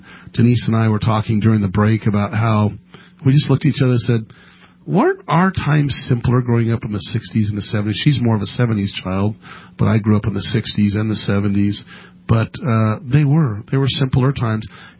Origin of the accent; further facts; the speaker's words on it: Sacramento, California, United States; I grew up in Sacramento, California, till I was about in the fourth grade, and then I moved to the country to a farm, big farmland area.